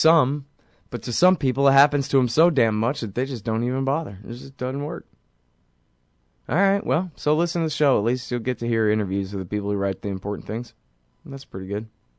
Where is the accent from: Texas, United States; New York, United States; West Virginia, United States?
Texas, United States; I'm saying it wrong. Sorry, I'm from Texas.